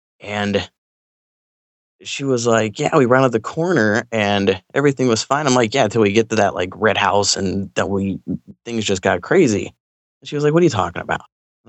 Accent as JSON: {"language": "English", "town": "Pittsburgh", "region": "Pennsylvania", "country": "United States", "said": "I wasn't from there. I'm from Pittsburgh originally, and I had gone there to go to school."}